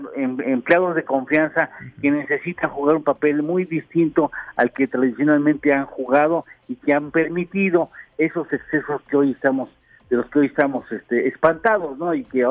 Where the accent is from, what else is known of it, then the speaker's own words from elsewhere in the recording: Mexico; Han de pensar que somos tontos los mexicanos.